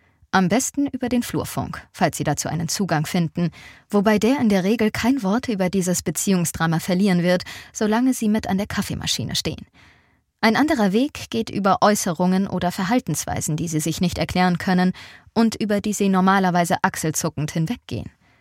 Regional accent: Munich, Bavaria, Germany; Besonders drastisch zeigt sich das an dem Verein meiner Heimatstadt.

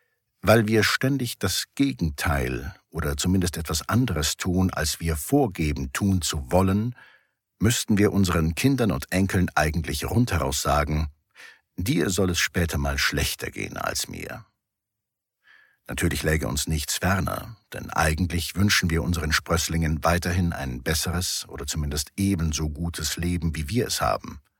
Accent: Bonn, North Rhine-Westphalia, Germany; born there; Das passt doch nicht zum Rheinländer, schließlich bin ich gebürtiger Bonner.

